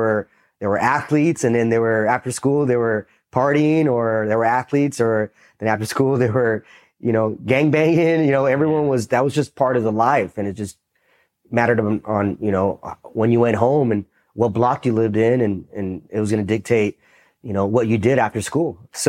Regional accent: Los Angeles, California, United States; growing up in the East LA area, I went to school in El Sereno at Wilson High School. It's up on the hill.

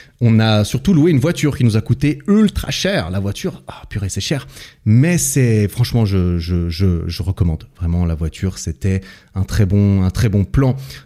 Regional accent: Switzerland; moi j'habite en Suisse. Je viens de Suisse, j'ai l'habitude de vivre en Suisse, là où le coût de la vie est assez élevé.

